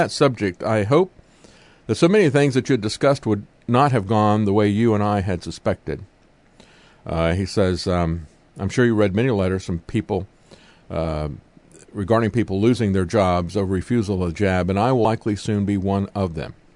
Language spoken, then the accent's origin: English; Florida, United States; I grew up in Florida, lived on a lake, used to water ski all the time, used to snorkel all the time.